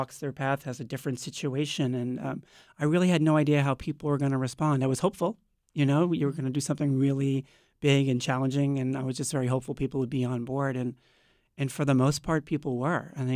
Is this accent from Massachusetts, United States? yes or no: yes; Boston, Massachusetts, United States; born there; I was born in Boston in 1967.